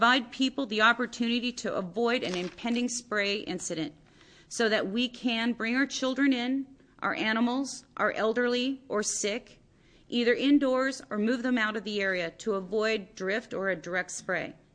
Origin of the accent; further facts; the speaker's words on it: Roseburg, Oregon, United States; I am simply a logger's daughter, born and raised in Roseburg, Oregon.